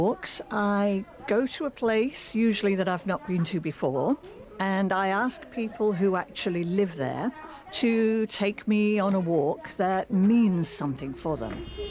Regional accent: United Kingdom; now in New York, United States; I mean, as you hear, I'm British. I'm living in New York.

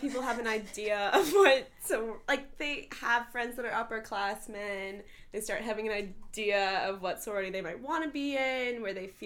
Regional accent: East Coast, United States; I never thought I was going to join a sorority starting college, because I came from the East Coast

